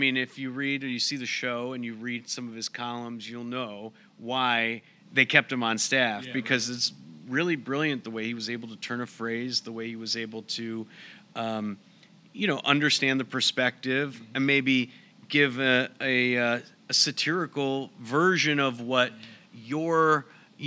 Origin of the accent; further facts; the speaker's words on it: Barrington, Illinois, United States; I grew up in Barrington. I didn't really read Mike Royko when I was growing up.